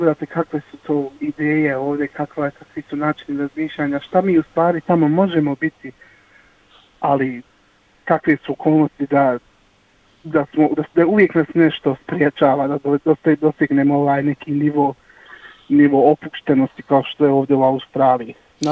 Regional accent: Visoko, Federation of Bosnia and Herzegovina, Bosnia & Herzegovina; also born or lived in Zenica; Ja jedini od nas trojice nisam iz Zenice, u stvari ja sam iz Visokog, mislim blizu je to, ali sam dosta svog djetinjstva proveo u Zenicu

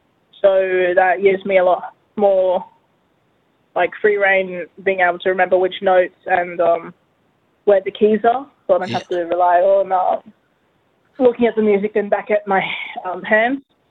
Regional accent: Western Australia, Australia; now in Perth, Australia; I'm 14. I live in Perth, but I'm from the East Kimberley. And my mob is Kokajar and Pintupi. Kokajar is my mum and Pintupi is my dad's side.

